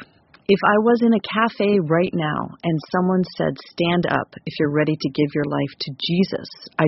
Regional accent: Idaho, United States; I'm from Idaho. I don't know if that's my particular dialect.

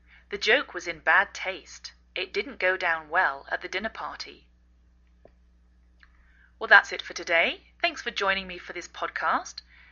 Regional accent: England, United Kingdom; now in United States

